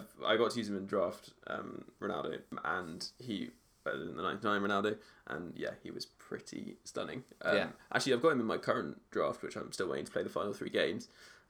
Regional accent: England, United Kingdom; So, so you obviously are American, we're English.

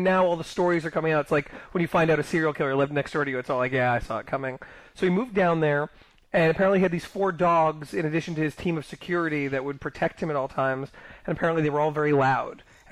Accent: New York, United States; Yeah, I grew up on Long Island.

